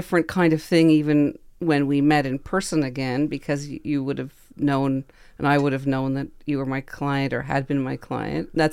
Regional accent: Quebec, Canada; I grew up in Quebec, and I went to Cégep after high school.

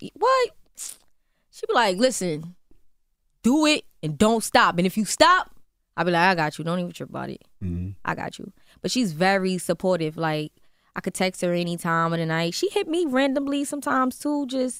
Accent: Brooklyn, New York, United States; but I'm from Brooklyn, so I grew around mm-hmm. their music, you know?

